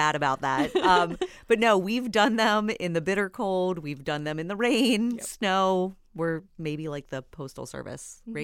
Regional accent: Cincinnati, Ohio, United States; now in Central Ohio; I grew up in the Cincinnati area. And so a lot of hills, a lot of woods. And coming to Central Ohio, I had a similar experience where I was like, oh, this is flat.

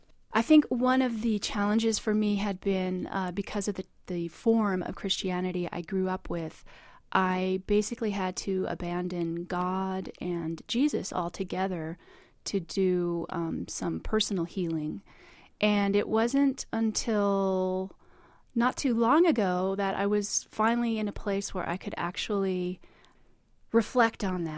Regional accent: United States; I'm very proud of being an American.

